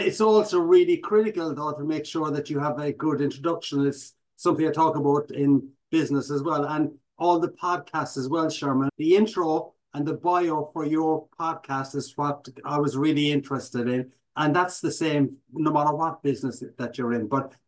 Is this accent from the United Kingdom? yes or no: no; Midleton, Munster, Ireland; I had a good childhood. I was lucky. We lived in a small little town. Actually, some of your listeners and viewers might know the place is called Middleton.